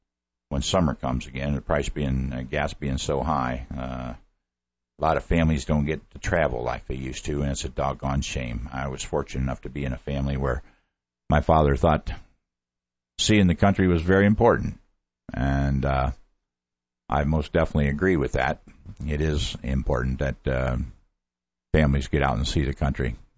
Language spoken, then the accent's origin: English; Ohio, United States; I said, yes, I'm from the Midwest.